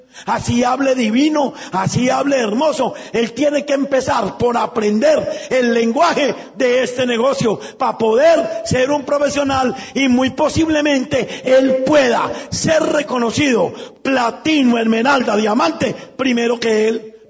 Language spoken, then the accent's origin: Spanish; Colombia; Me paro yo aquí, que vengo desde Colombia, a dar una gran conferencia.